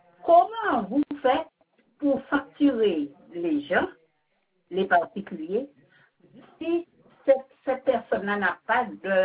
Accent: Guadeloupe; born there; Et je retournerai encore dans ma belle Guadeloupe, c'est mon pays natal.

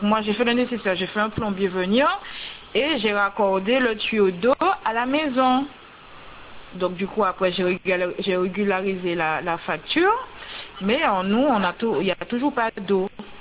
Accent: Saint-Claude, Guadeloupe; parce que moi je ne suis pas sur place, je suis de Saint-Claude et la maison est au Moule.

